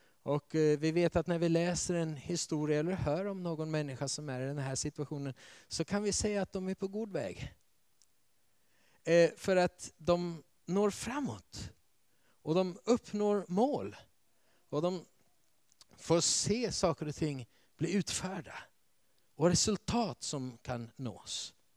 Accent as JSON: {"language": "Swedish", "country": "Sweden", "tie": "born there", "said": "jag har varit hälften av mitt liv i det land där vi föddes, i Sverige. Och hälften av vårt liv ungefär har vi varit utomlands."}